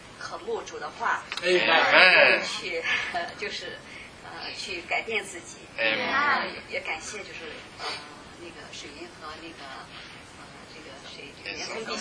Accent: Qingdao, Shandong, China; now in United States; 然后我是从青岛过来的。

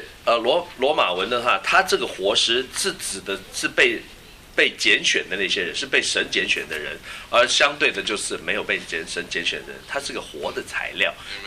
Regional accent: China

